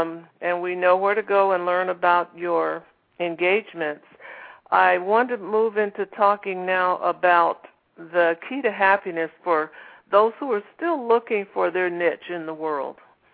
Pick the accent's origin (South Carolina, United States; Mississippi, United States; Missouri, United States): Missouri, United States; St. Louis; That's my hometown.